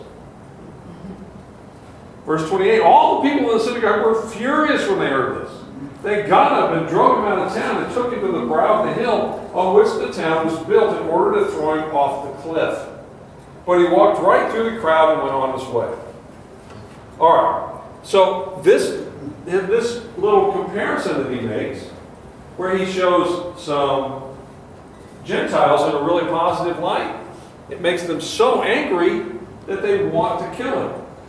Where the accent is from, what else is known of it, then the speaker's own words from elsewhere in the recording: United States; I mean, growing up in America, we kind of hear about Jesus a lot.